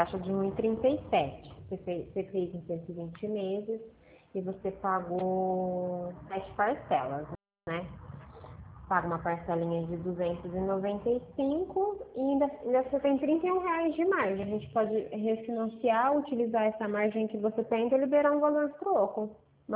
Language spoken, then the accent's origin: Portuguese; Santa Rosa, Brazil; now in Pirassununga, Brazil; Eu trabalho num escritório em Pirassununga, mas eu sou de Santa Rosa mesmo. Morava aí